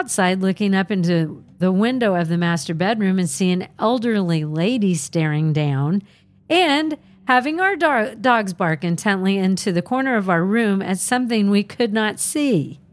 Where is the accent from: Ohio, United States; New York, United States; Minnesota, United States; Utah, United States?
Ohio, United States; born there; now in Massachusetts, United States; I moved from Ohio, where I was born, to Massachusetts to get a fresh start.